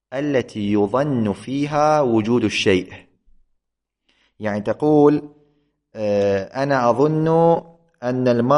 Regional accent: Iraq; نحن عندنا في العراق

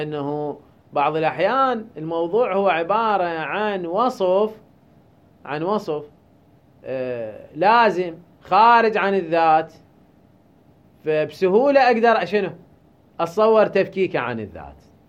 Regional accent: Iraq

